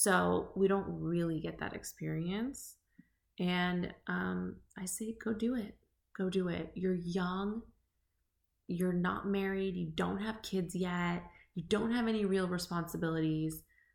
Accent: California, United States; I went to Sac State, which was an hour from home. I'm from the Bay Area.

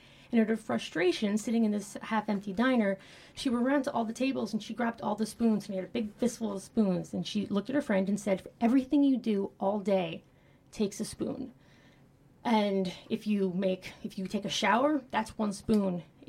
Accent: New Jersey, United States; I'm from New Jersey.

